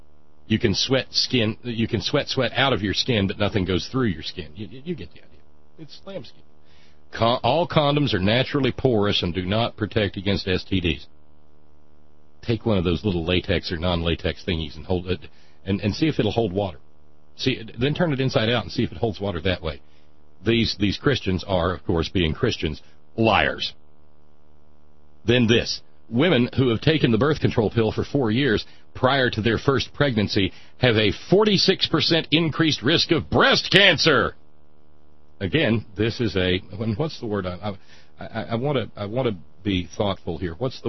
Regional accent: New Jersey, United States; accent: New Jersey; I don't have any faith in my New Jersey accent.

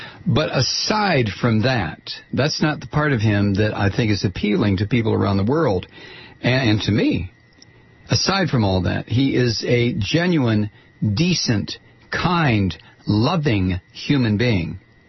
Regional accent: Atlanta, Georgia, United States; because we're all from Atlanta.

